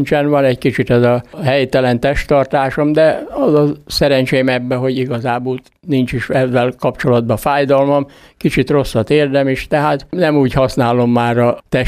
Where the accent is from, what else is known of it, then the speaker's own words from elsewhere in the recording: Szabadszállás, Bács-Kiskun, Hungary; a szülővárosom szabadszállás képviselő testülete kitalálta azt, hogy ott ilyen nyárbúcsúztató városnapot tartottak